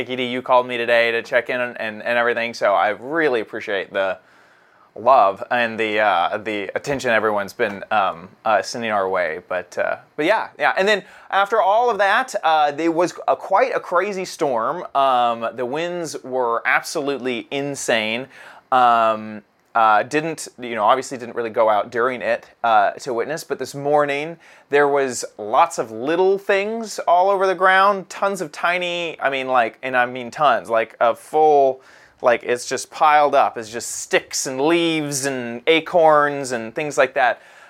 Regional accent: Texas, United States; Growing up in Texas, you know, we have tornadoes.

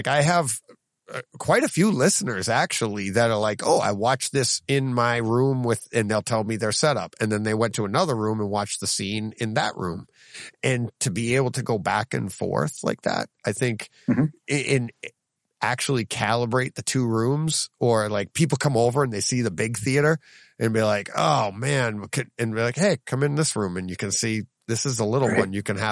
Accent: Needham, Massachusetts, United States; born there; I go, I was born in Needham.

